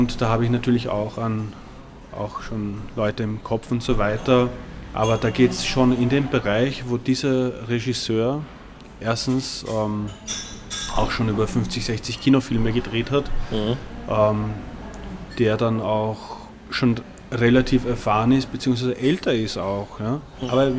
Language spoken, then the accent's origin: German; Vienna, Austria; Ich bin bei meinen Eltern aufgewachsen in Wien, genau.